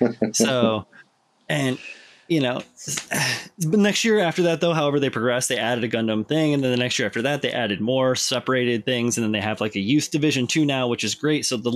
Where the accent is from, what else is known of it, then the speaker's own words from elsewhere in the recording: Iowa, United States; now in New Jersey, United States; Like, bro, I am from Iowa. I have no accent.